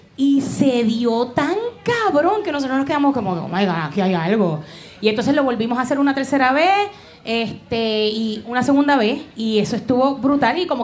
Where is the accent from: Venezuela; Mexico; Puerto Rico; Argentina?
Puerto Rico; Bayamón; Yo soy de Bayamón, a mí eso no me da miedo.